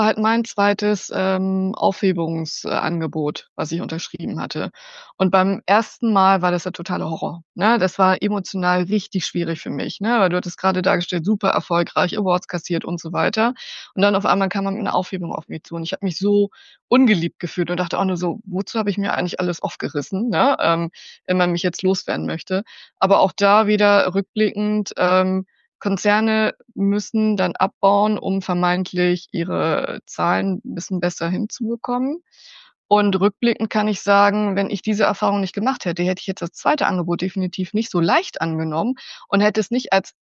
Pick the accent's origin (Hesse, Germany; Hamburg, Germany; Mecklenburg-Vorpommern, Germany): Hamburg, Germany; 55 Jahre, gebürtige Hamburgerin. Ich glaube, das hört man.